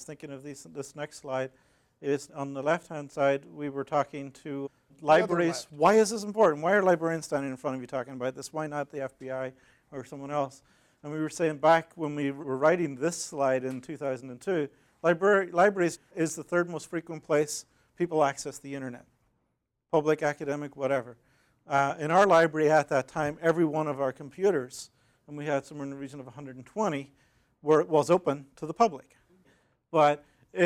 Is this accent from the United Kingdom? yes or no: yes; Northern Ireland, United Kingdom; I'm from Northern Ireland. I grew up in Northern Ireland.